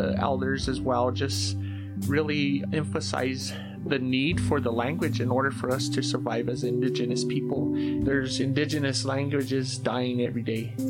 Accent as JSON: {"language": "English", "region": "New Mexico", "country": "United States"}